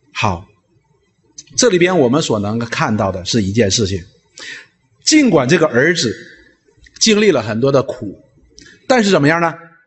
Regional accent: Northeast China, China; 就是我们东北人管它叫面起子

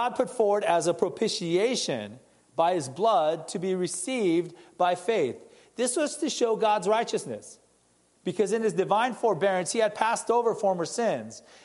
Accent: Gardena, California, United States; my neighbor, you know, my friends growing up in Gardena, or, you know, people that I went to school with?

